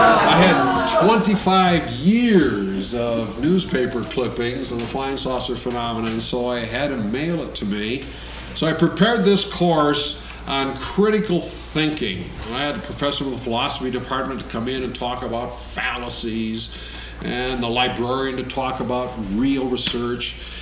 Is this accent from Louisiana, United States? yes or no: no; Dearborn, Michigan, United States; Well, I went off to college at Michigan State and tried to divest myself of as much of my hometown Dearborn as I possibly could.